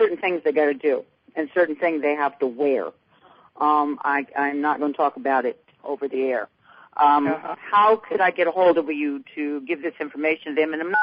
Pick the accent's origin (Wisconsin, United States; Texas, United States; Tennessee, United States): Tennessee, United States; from Tennessee.